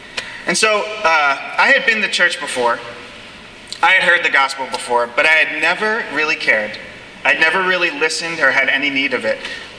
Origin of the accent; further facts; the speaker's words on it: Baltimore, Maryland, United States; I grew up in Baltimore, Maryland.